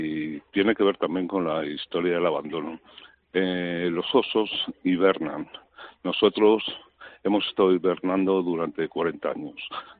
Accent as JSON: {"language": "Spanish", "town": "Cuenca", "region": "Castilla-La Mancha", "country": "Spain", "tie": "born there", "said": "Porque los dos nacimos en la misma semana y los dos nacimos en Cuenca."}